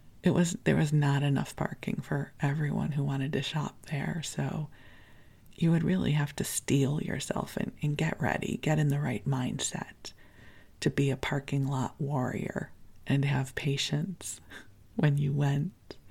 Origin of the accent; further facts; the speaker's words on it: Chicago, Illinois, United States; I grew up in Chicago and I could do this.